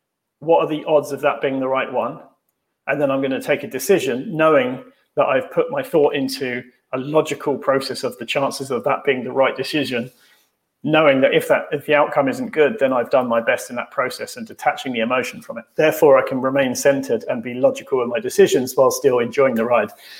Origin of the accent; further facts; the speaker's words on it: United Kingdom; we have an S because we're British, not a Z.